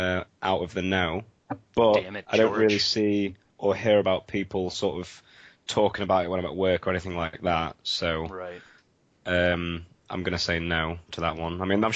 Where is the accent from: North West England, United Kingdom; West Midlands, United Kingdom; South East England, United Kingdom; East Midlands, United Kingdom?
East Midlands, United Kingdom; In Lincolnshire.